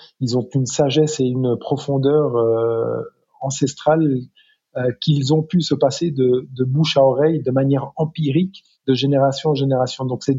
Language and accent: French; Lausanne, Vaud, Switzerland; je suis originaire de Lausanne, c'est peut-être 200 000 habitants, 250 000.